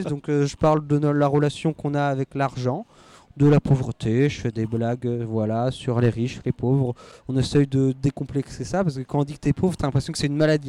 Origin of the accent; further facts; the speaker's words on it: Thouars, Nouvelle-Aquitaine, France; moi je viens des Deux-Sèvres, de Thouars, donc là-bas on fait pas d'humour, personne non.